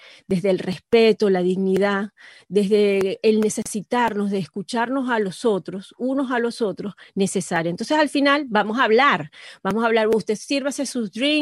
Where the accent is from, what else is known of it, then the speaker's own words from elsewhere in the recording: Venezuela; nosotros como venezolanos